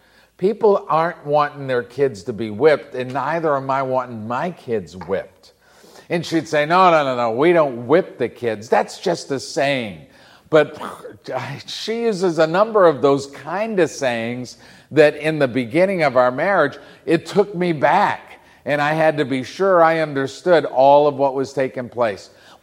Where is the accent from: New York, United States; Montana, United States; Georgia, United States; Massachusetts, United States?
Massachusetts, United States; I grew up in Massachusetts and Sandra Jo grew up in Texas.